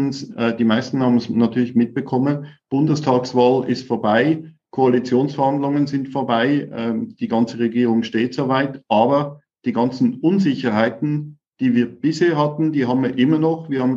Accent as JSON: {"language": "German", "country": "Switzerland", "moved": "as an adult", "lives_now": "Germany", "said": "Also ich bin in der Bank groß geworden, wie fast jeder zweite Schweizer. Mich hat es dann irgendwann mal nach Deutschland gezogen"}